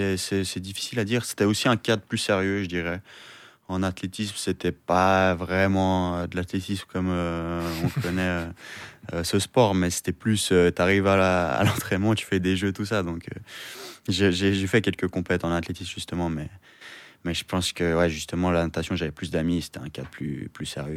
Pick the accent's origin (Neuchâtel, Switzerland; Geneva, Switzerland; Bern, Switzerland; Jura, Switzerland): Geneva, Switzerland; Ouais, je suis genevois, je suis né à Genève, j'ai toujours vécu ici. J'ai commencé la natation à Genève, j'ai tout fait à Genève en fait. J'ai ma famille, mes amis à Genève, j'ai étudié et nager à Genève.